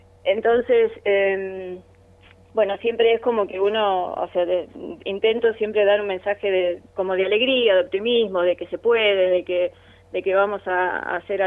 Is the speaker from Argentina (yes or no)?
yes; Irene, Buenos Aires Province, Argentina; also born or lived in Tres Arroyos; octubre de 1968, con una partera, según me contó mi mamá. En esa época, bueno, nosotros nos criamos en el campo, en un pueblo que se llama Irene.